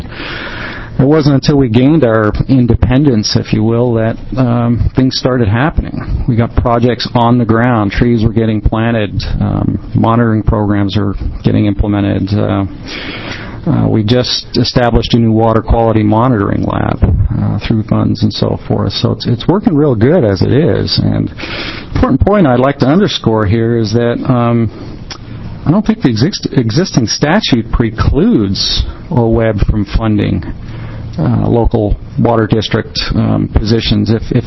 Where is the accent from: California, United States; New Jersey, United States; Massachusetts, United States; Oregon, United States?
Oregon, United States; Beaver; I'm here from Beaver, Oregon, and I'm a board member of the Native Fish Society.